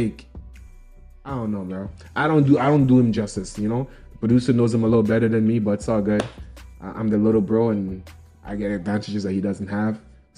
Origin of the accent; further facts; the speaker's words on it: Toronto, Ontario, Canada; And I got dreads. So what? I'm from Toronto. Allow me.